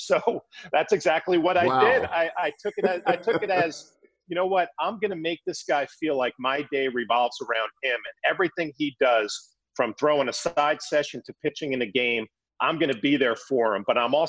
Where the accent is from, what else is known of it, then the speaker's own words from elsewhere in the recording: East Coast, United States; I think one of my greatest advantages coming up through the minor leagues was growing up on the East Coast, playing against all these kids from all over the country, California, Texas, Florida.